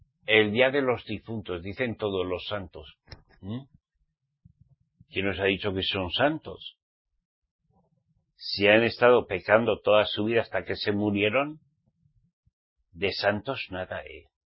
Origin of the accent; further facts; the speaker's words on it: Spain; born there; yo soy español. Pero español porque mi papá y mi mamá me parieron en España, ¿saben? Pero soy israelita redimido por la sangre de Yahshua.